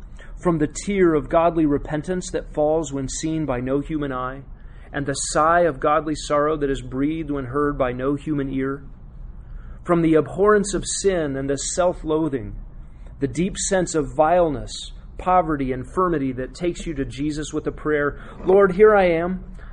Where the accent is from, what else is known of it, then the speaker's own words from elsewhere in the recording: Texas, United States; born there; We don't assume that because I was born in Texas, I'm a Christian.